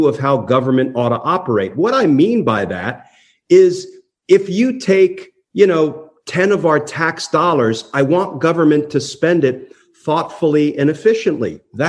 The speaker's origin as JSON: {"language": "English", "region": "New Jersey", "country": "United States", "tie": "born or raised there", "also_born_or_lived": "Brooklyn", "said": "So I was born in Brooklyn, but I'm a gutter kid from Jersey. I grew up in Jersey."}